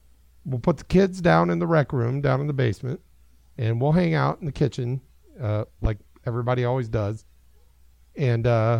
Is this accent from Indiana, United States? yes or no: yes; Michigan City, Indiana, United States; I told him I was from Michigan City.